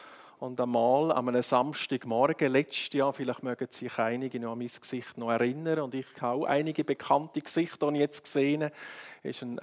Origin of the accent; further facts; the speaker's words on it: Appenzell, Switzerland; Ich bin ursprünglich aufgewachsen im Appenzellerland in einer grossen Familie.